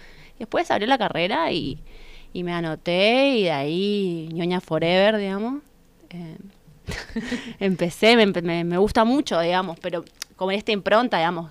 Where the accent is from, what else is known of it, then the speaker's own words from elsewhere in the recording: Corrientes, Argentina; Yo soy de Corrientes, un pueblo, digamos, vivía en Capital en ese momento.